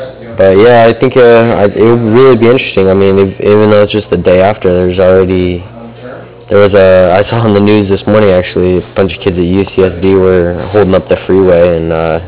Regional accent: Idaho, United States; I'm from Idaho, and you know, they're pretty old school blue collar people

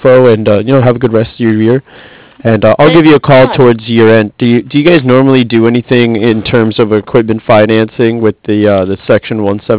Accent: East Coast, United States; I'm from the East Coast originally, so kind of have a good idea.

